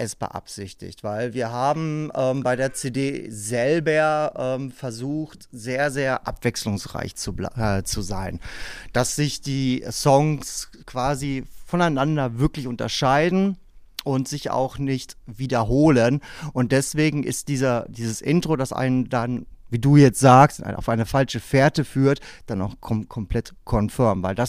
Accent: Dortmund, North Rhine-Westphalia, Germany; born there; ich als gebürtiger Dortmunder komme aus dem Ruhrpott.

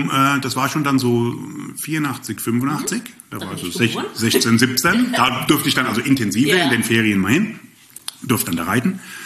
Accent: Hesse, Germany; moved away; Und aber ursprünglich komme ich aus dem Rhein-Main-Gebiet, also ich bin Hesse und seit knapp 30 Jahren bei den Schwaben

